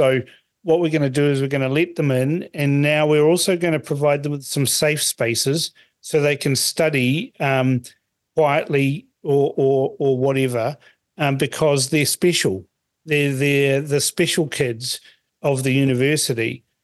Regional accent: Fiji; well, I'm Fijian. I was born in Fiji.

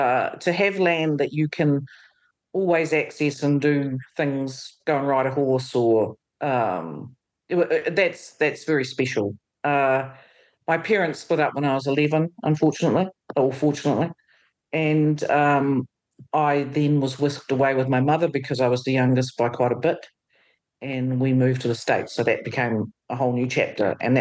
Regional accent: Whanganui, Manawatū-Whanganui, New Zealand; Well, I grew up in Whanganui, of all places, in the North Island on the West Coast, born into a farming family.

